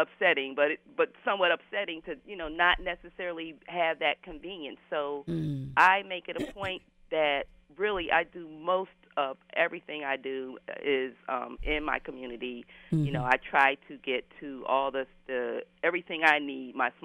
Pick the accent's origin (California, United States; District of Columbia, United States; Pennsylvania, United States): Pennsylvania, United States; Philadelphia; Yes, I grew up in North Philly as well, mm-hmm.